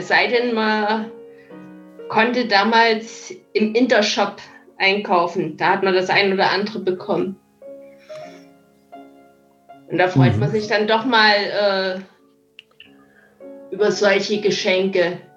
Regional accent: East Germany, Germany; damals war ja noch Ost und West getrennt und ich bin ja im Osten aufgewachsen

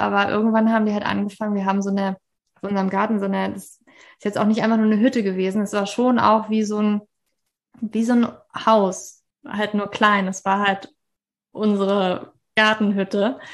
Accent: Berlin, Germany; born there; Leute, ich bin eigentlich nicht in Berlin aufgewachsen. Ich bin nicht aus Berlin. Ich bin in Berlin geboren.

